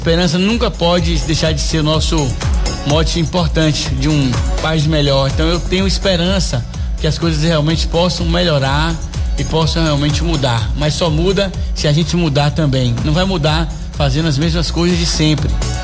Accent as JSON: {"language": "Portuguese", "country": "Brazil", "said": "Porque nós somos brasileiros resilientes e a seleção é um patrimônio do povo brasileiro."}